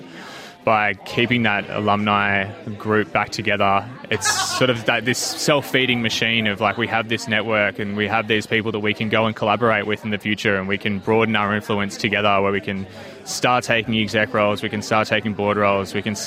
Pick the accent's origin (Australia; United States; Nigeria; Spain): Australia; Lake Macquarie, New South Wales; now in Sydney, Australia; I'm a Gamilaroi man from Gunnedah, born and raised in a Awabakal country in Lake Macquarie and living down in Sydney.